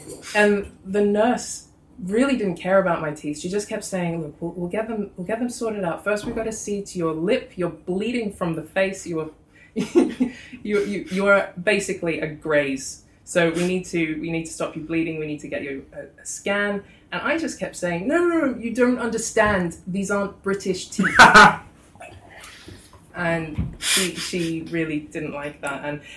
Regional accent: Australia; Before this, I'd never had a filling in my whole life, so and I come from Australia.

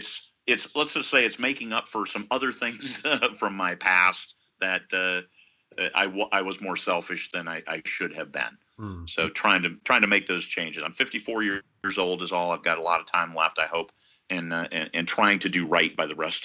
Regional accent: Iowa, United States; And we lived born and raised in Iowa.

